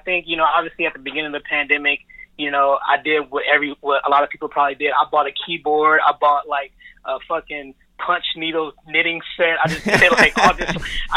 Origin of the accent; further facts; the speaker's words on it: Los Angeles, California, United States; Man, so I'm born and raised in South Central / Inglewood, Los Angeles, California. I grew up on a couple of different blocks, 99th and Prairie in Inglewood, Sanella and La Brea in Inglewood, Florence and Normandy in South Central.